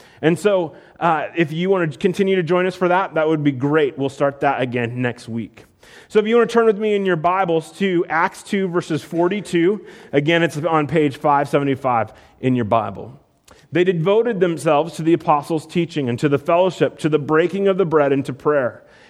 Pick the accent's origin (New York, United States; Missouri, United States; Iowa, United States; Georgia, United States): Iowa, United States; Okay, I grew up in Iowa. I know all about combines.